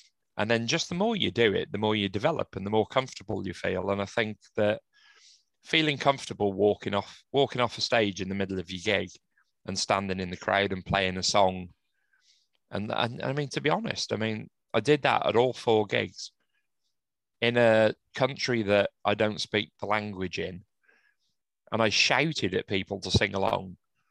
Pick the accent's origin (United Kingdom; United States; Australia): United Kingdom; England; I'm from England.